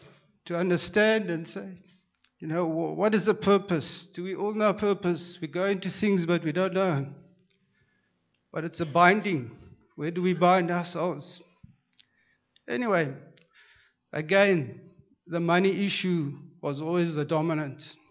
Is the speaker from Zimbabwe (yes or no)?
yes; Zimbabwe; now in Johannesburg, South Africa; as I progressed, I moved from Zimbabwe and I landed up in Johannesburg.